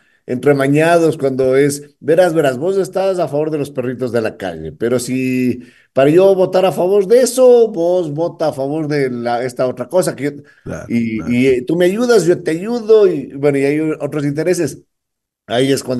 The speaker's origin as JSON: {"language": "Spanish", "town": "Quito", "region": "Pichincha", "country": "Ecuador", "tie": "born there", "said": "Bueno, nací en Quito."}